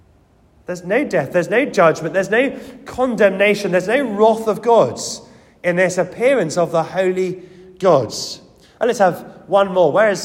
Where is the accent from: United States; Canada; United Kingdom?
United Kingdom; I guess as British people, we do like fences, don't we?